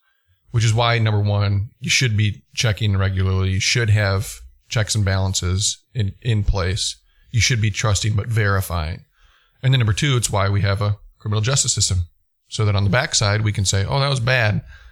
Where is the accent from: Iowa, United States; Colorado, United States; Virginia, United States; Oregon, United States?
Iowa, United States; Decorah; Because I grew up in Decorah. It's about as far away from Des Moines as you can get in Iowa.